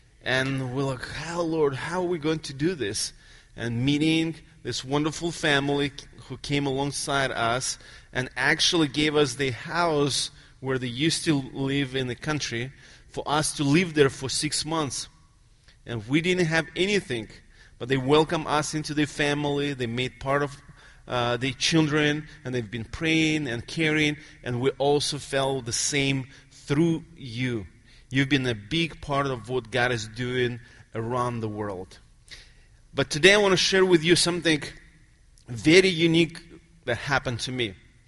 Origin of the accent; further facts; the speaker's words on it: Texas, United States; accent: East Texas; You may recognize my East Texas accent.